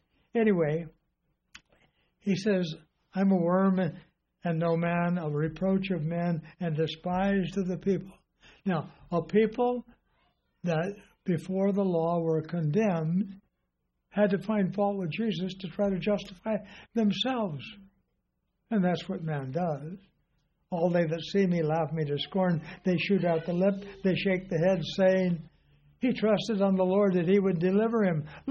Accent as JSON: {"language": "English", "region": "California", "country": "United States", "tie": "born or raised there", "said": "I grew up in Southern California, and prior to World War II, we had a lot of Japanese truck farmers. All of the area between Compton, where we lived"}